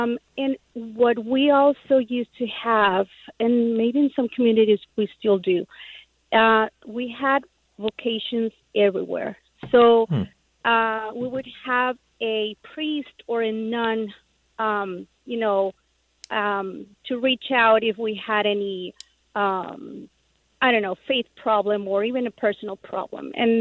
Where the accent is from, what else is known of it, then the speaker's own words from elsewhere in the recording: Mexico; I was raised in Mexico, Mm-hmm. And I would think that our major problem would be that we are Catholics by tradition